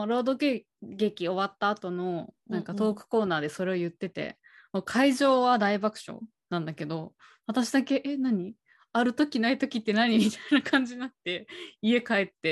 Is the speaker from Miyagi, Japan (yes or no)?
no; Kunitachi, Tokyo, Japan; 私の地元の東京の国立だとたこせん300円だったんだけど